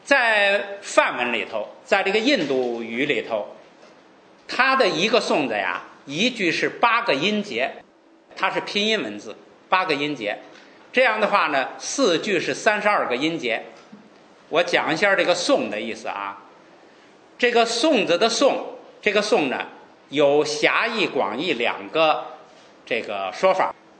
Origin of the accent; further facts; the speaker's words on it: China; 就好像我们中国人呢，说你这个书有多长啊，说有1卷，有10卷，有100卷。